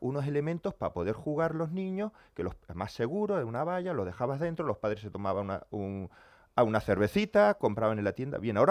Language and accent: Spanish; Puerto del Rosario, Canary Islands, Spain; yo soy del Charco, yo ahora voy a hablar como vecino, somos de los barrios históricos de Puerto Rosario, ¿eh? Ojo, que por ahí empezó Puerto Rosario.